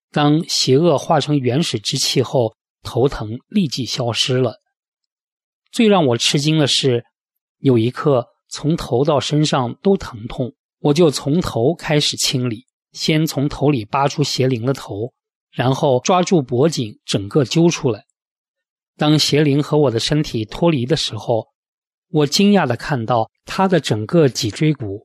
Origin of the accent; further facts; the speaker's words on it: China; 由于我从小在大陆长大，